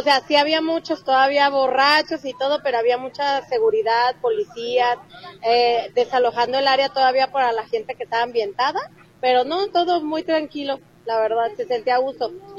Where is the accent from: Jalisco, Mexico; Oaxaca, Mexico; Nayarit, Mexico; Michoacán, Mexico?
Jalisco, Mexico; Guadalajara; De aquí de Guadalajara, Jalisco, de la colonia Lomas de Polanco.